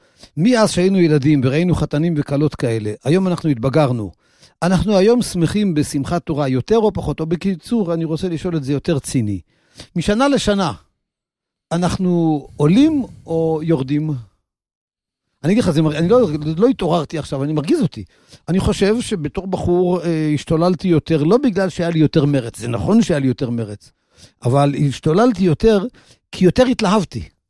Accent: Kiryat Ata, Haifa District, Israel; אני בן להורים ניצולי שואה, בכפר עטה

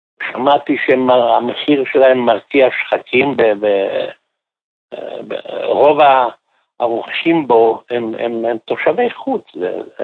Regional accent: Jerusalem, Jerusalem District, Israel; בפרט למושבה הגרמנית, שם אני בכלל מרגיש, כל ירושלים מרגשת אותי, אבל הסביבה שגדלתי בה היא בכל אופן נוסטלגיה

